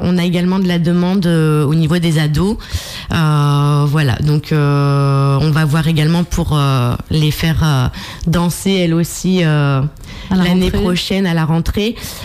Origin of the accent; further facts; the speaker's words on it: Lens, Hauts-de-France, France; Alors moi, je viens du Nord-Pas-de-Calais, donc de Lens.